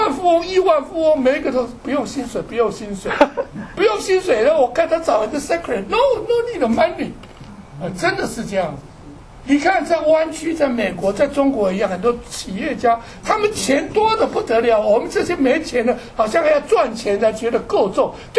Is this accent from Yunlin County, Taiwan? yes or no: yes; Douliu, Yunlin County, Taiwan; also born or lived in Dounan; 乡下地方长大的，本来就很乡下。那么我从我爸爸当我六岁的时候，六岁大概小学一年级搬家，就把搬到从一个小镇的叫斗南，台湾一个小斗南，搬到斗六。